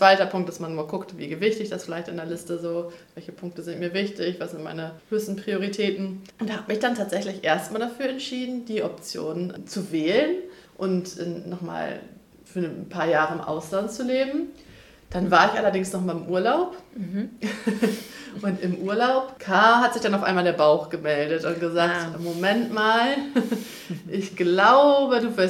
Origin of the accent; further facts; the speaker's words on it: Stade, Lower Saxony, Germany; born there; weil ich bin im Landkreis Stade geboren, also genau genommen auch in Stade in der Stadt.